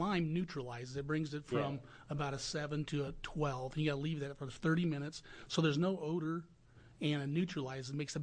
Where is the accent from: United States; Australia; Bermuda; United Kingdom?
United States; Grants Pass, Oregon; I come from Southern Oregon, the Grants Pass, Medford area.